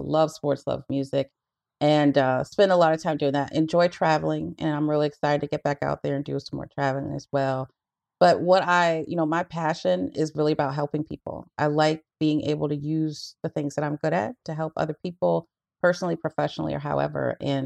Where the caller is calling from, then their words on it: Raleigh, North Carolina, United States; I'm in Raleigh, North Carolina.